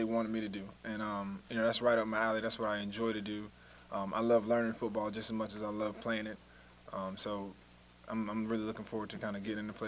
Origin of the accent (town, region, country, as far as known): New Jersey, United States